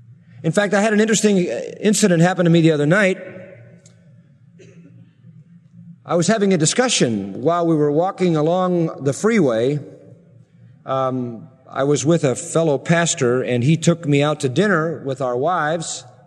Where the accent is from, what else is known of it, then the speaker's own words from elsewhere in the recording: Scotland, United Kingdom; stacked my pockets full, being the Scotsman that I am.